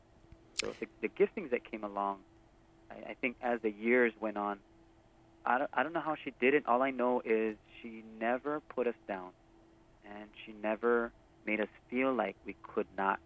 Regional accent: Waimanalo, Hawaii, United States; growing up in Waimanala, you get interested in everything.

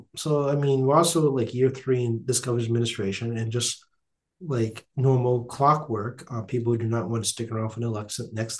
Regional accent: Massachusetts, United States; accent: Boston; Oh, here is my full Boston accent comes fruition at this end of a show.

